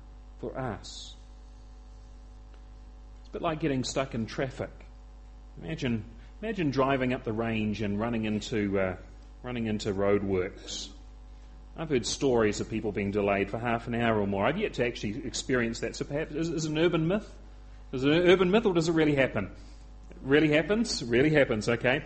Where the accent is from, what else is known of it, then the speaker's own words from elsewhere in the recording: Victoria, Australia; Hey, I'm an Australian too. I'm just a Victorian, if anything.